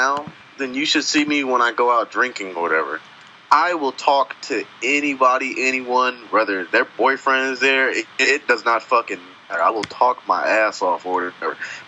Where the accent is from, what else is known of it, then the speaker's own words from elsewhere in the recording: Compton, California, United States; I'm from Compton. We don't have AKs. We have 9mm.